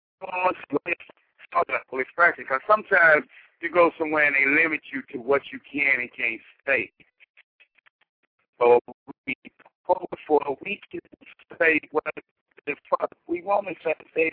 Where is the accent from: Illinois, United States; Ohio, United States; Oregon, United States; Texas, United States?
Illinois, United States; Chicago; That's the bottom line. I'm from Chicago. I was born in struggle.